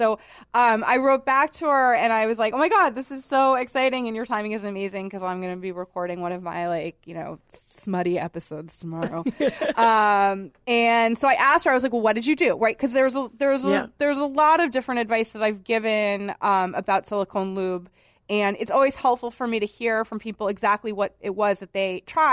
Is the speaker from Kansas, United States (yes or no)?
no; Boston, Massachusetts, United States; I'm from Boston, and I went to a women's college in Manhattan, and I'm a mouthy broad.